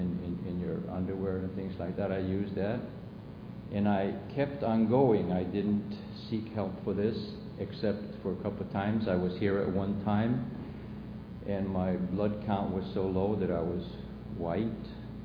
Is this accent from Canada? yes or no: no; Sweden; I am from Sweden. I've been coming here for the past 15 years.